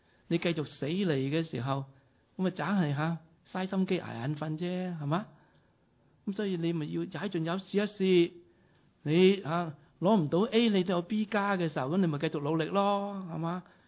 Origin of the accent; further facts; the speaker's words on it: China; 特别我们中国人父母有时太含蓄，我们不敢太表达我们对他们的爱